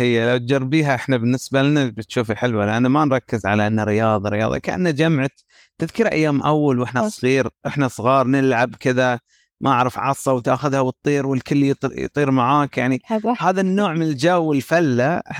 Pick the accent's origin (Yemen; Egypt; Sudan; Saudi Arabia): Saudi Arabia; أنا أتمنى أن أكون في السعودية شخصيا، يعني كوني سعودي،